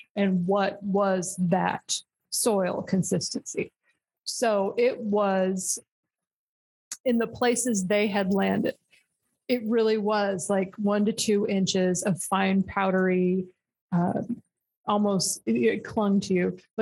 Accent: United States; I'm going to tell you in miles per hour because I'm an American and that's how I get.

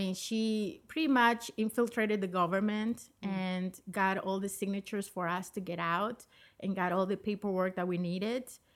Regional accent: Nicaragua; now in United States; So I came from Nicaragua as a refugee.

